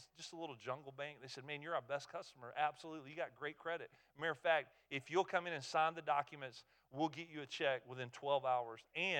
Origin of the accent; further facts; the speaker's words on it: Alabama, United States; Now, I'm from Blount County, Alabama